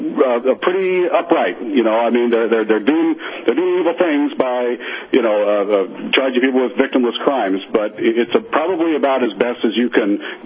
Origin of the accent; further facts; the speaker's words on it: Colorado, United States; We're from Colorado, and you know, a lot of people don't know Colorado really doesn't have a lot of snow.